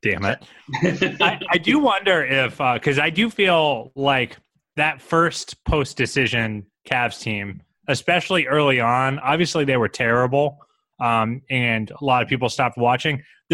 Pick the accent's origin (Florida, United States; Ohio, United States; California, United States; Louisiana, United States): Ohio, United States; Columbus; like I'm from Columbus, which is closer